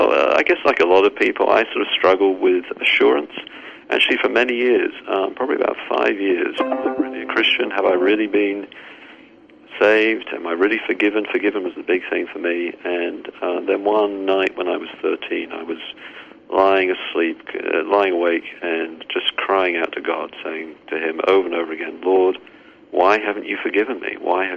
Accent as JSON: {"language": "English", "region": "England", "country": "United Kingdom", "said": "I grew up in a Bible-believing home, Church of England. Obviously, you can tell from my accent that I'm from England originally."}